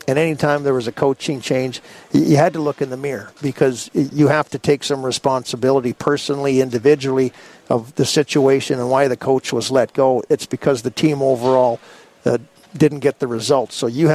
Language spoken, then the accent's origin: English; Scotland, United Kingdom; I'm Scottish.